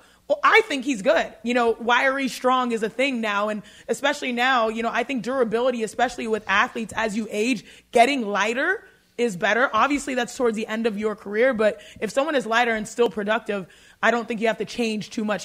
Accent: Texas, United States; What he's laughing at, y'all, is that growing up in Texas, we thought that everyone called them buffets.

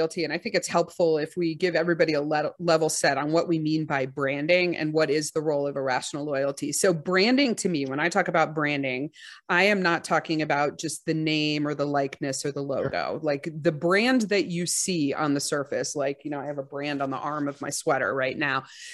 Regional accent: Texas, United States; I'm from Texas.

